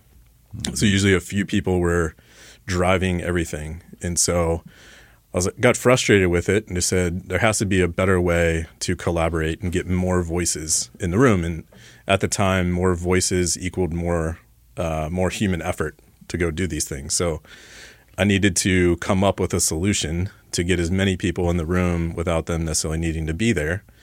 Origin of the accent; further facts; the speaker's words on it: Cincinnati, Ohio, United States; So, I mean, I grew up in Cincinnati, went to DAP, a design school here locally.